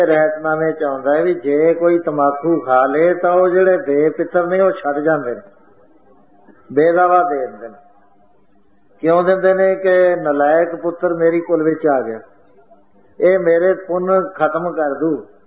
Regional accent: Uttar Pradesh, India; now in Chandigarh, India; ਜਦ ਮੈਂ UP ਤੋਂ ਆਇਆ ਚੰਡੀਗੜ੍ਹ ਆ ਕੇ ਰਿਹਾਇਸ਼ ਕਰੀ

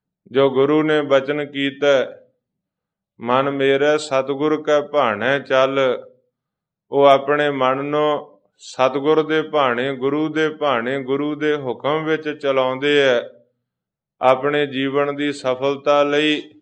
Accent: Punjab, India; moved away; ਅਸੀਂ ਇੰਡੀਆ ਤੋਂ ਆਏ, ਪੰਜਾਬ ਤੋਂ ਆਏ, ਆਪਾਂ ਸਾਰੇ ਆਪੋ ਆਪਣੇ ਪਿੰਡਾਂ ਵੱਲ ਝਾਤ ਮਾਰੋ।

